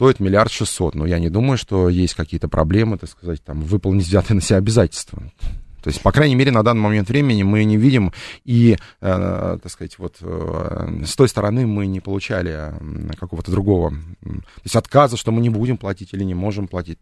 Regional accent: Horlivka, Donetsk Oblast, Ukraine; я, да, из Горловки, собственно говоря

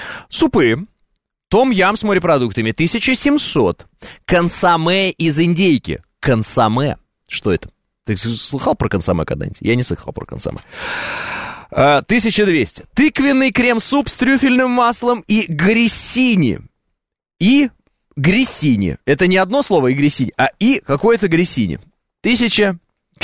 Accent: Kazakhstan; born there; Ну, во-первых, я человек сам из Казахстана. Я родился в Казахстане

